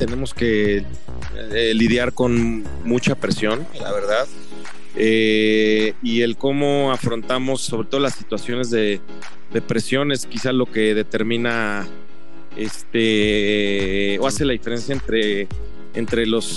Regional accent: Mexico City, Mexico; Yo soy de la Ciudad de México

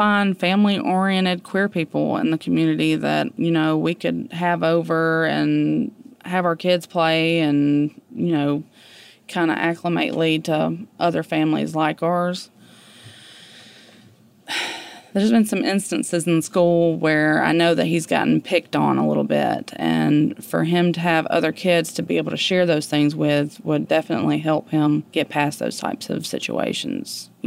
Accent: Montgomery, Alabama, United States; I'm from Montgomery, Alabama.

